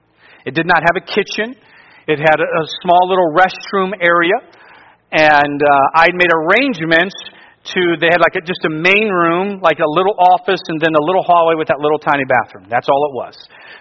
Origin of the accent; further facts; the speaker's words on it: Cleveland, Ohio, United States; Again, I'm from Cleveland.